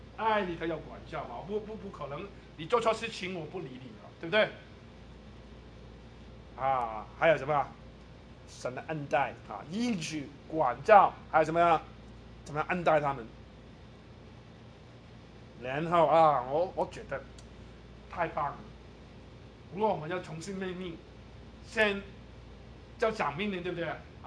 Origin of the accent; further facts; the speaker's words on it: Guangdong, China; 我们广东人很喜欢说想当年啊，普通话有这句吗？